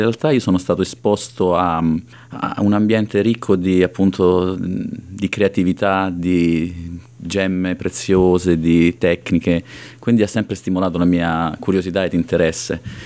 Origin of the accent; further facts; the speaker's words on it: Rome, Lazio, Italy; now in Australia; Io sono di Roma, o fui di Roma, visto che sono in Australia da qualche anno. Ho 39 anni